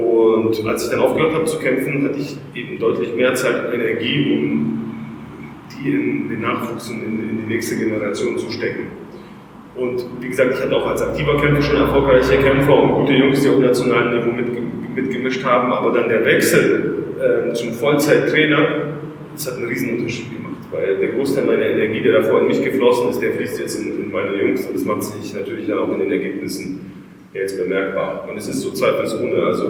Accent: Balingen, Baden-Württemberg, Germany; wir kommen hier aus Balingen, du aus Albstadt, aber das ist eine sehr ländliche Region

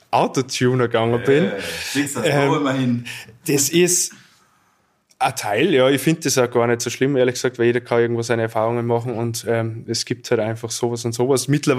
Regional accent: Unterach, Upper Austria, Austria; Ich bin in Salzkammergut aufgewachsen, in Unterrach.

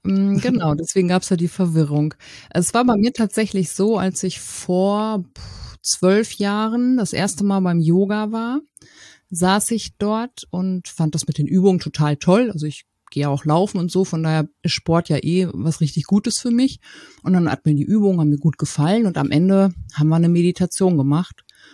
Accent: Paderborn, North Rhine-Westphalia, Germany; ich komme aus Paderborn, das liegt so in der Mitte von Deutschland

